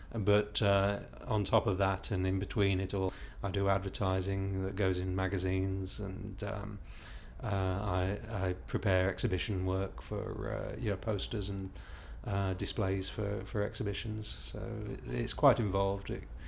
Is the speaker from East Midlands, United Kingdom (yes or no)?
yes; East Midlands, United Kingdom; now in Ipswich, United Kingdom; Because I'm originally from Lincolnshire, I always go to Cadwell Park for the British Superbikes, and living in Ipswich